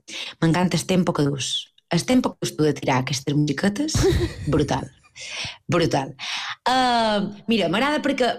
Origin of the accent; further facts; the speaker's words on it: Muro, Balearic Islands, Spain; Sí, però jo som de Muro